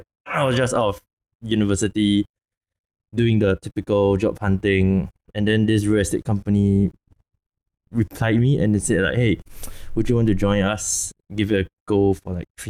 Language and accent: English; Singapore; moved away as an adult; now in Japan; I'm from Singapore. I came to Japan in 2018 for university